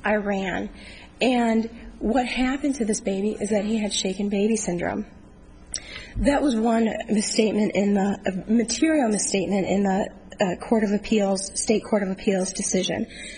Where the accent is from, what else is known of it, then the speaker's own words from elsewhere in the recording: Phoenix, Arizona, United States; I'm from Phoenix, Arizona.